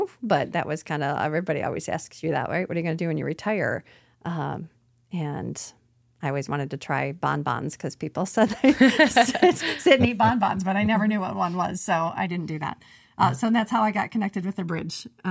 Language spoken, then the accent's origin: English; Midland, United States; also born or lived in Virginia; I grew up in Midland, so born and raised here. Went to high school all my life here